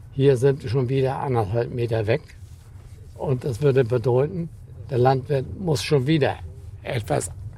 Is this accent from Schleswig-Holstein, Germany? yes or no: yes; Amrum, Schleswig-Holstein, Germany; born there; Ich bin hier auf Amrum geboren, ja, und über 30 Jahre im Küstenschutz gearbeitet.